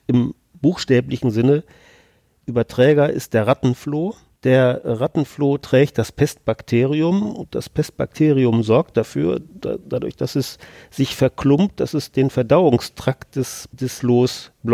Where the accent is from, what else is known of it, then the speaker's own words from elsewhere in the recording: Münster, North Rhine-Westphalia, Germany; ich bin schon als 7-Jähriger nach Münster gekommen. Ich bin hier zur Schule gegangen, zur Universität